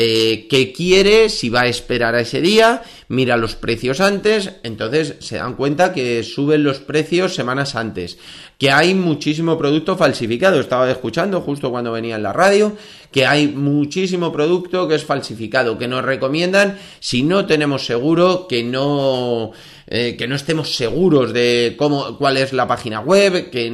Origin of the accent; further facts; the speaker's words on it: Spain; cómo somos los españoles, cuánto nos gastamos de media